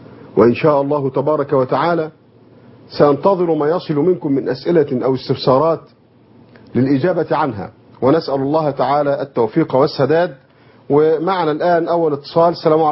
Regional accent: Egypt; بلادنا مصر

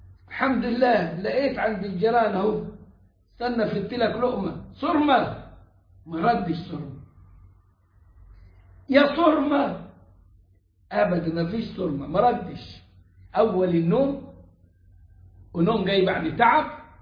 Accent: Upper Egypt, Egypt; عندنا في الصعيد

